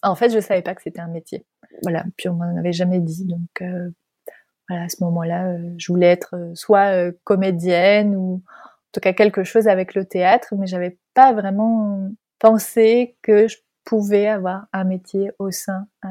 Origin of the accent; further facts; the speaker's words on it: Normandy, France; Ben, je suis née en Normandie, en France.